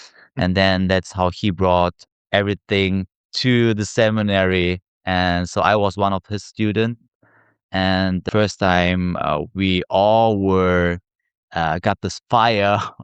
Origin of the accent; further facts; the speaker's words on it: Frankfurt, Hesse, Germany; I was born and raised in Frankfurt, Germany. Even my name is typically German. … is not the Korean name. But yeah, I have a Korean passport